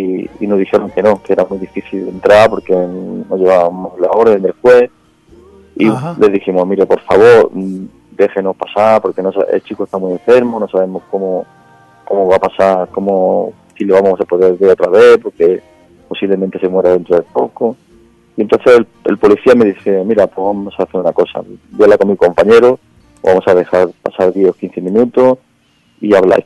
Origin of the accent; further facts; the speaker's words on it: Seville, Andalusia, Spain; born there; voy de viaje a Sevilla, allí de donde yo nací